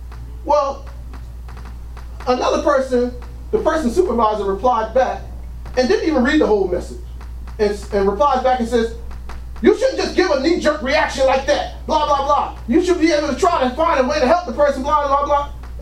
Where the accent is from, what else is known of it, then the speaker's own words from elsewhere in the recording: Trenton, New Jersey, United States; How dare, who do you think you are? I'm from Trenton, man. Don't play that.